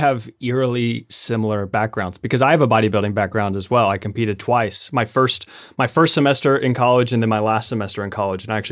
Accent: Lexington, Kentucky, United States; So I'm actually from Lexington, Kentucky.

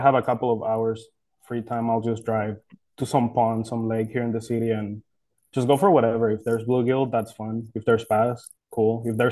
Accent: Mexico; also born or lived in Pasadena, United States; I was born in Pasadena. When I was little, my mom didn't really like it here. So she moved back to Mexico with her family. My dad stayed here. So I grew up in Mexico. I came back here at the beginning of high school.

